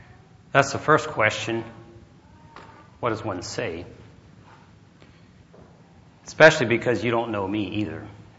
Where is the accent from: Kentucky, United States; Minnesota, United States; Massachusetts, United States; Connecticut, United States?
Kentucky, United States; Caneyville; So I'm from Caneyville, Kentucky.